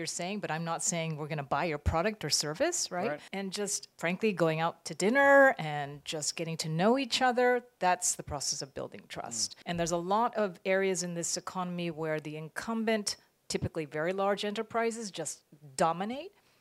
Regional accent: United States; I'm American. We have other nationalities on our team.

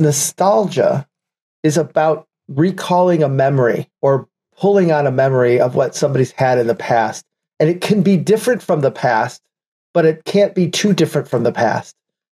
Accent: Detroit, Michigan, United States; I'm from Detroit, born and raised.

